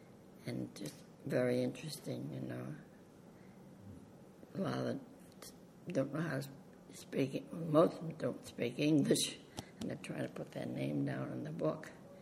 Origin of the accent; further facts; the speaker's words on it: Acton, Massachusetts, United States; now in Concord, United States; I was brought up in Acton, which is the next town, which was very small. And then I married my husband, who was brought up in Concord. And I've been in Concord 19 years.